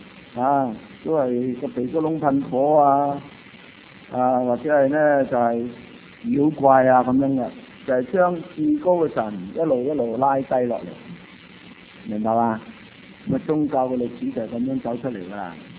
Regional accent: China; 咁我哋中國人咧，古代是拜天嘅

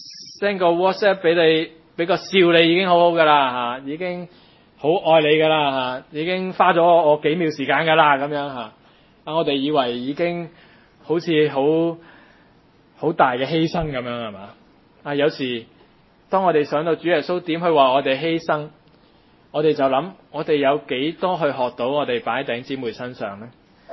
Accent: Hong Kong; 我哋香港人係咪大隻讲係咪讲就天下无敌

